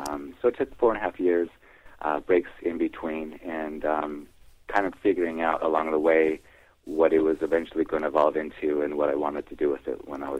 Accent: Idaho, United States; So I grew up in Idaho, and my sister and brother-in-law owned some potato farms.

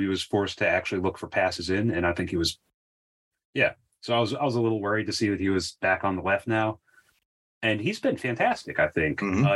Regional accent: Seattle, Washington, United States; And I'm also going with her because she was drafted by my hometown, Seattle Reign.

